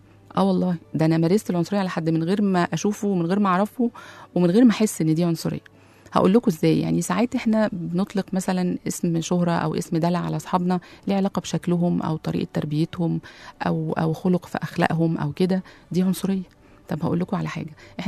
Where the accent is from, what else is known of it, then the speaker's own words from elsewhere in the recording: Upper Egypt, Egypt; ده أنا سمرة وبابا يسمر، ده احنا من الصعيد أصلا،